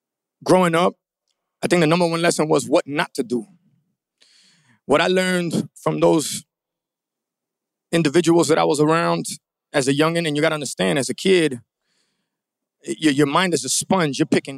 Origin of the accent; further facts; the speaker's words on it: Miami, Florida, United States; I grew up in Little Havana, is one of my old neighborhoods, La Pequeña Havana on 5th and 5th. I grew up all over Miami